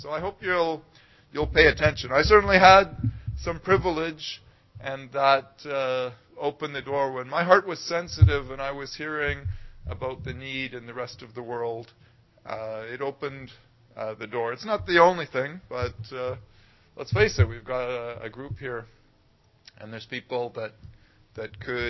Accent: North Vancouver, British Columbia, Canada; I grew up in North Vancouver, you know where that is. … I suppose I grew up, thinking about it, with a fair amount of privilege in a Christian home

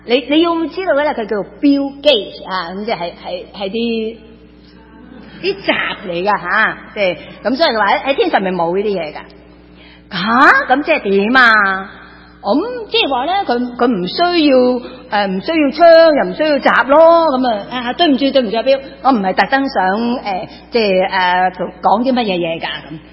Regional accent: China; 我们中国人都懂讲，一样米养白羊人嘛

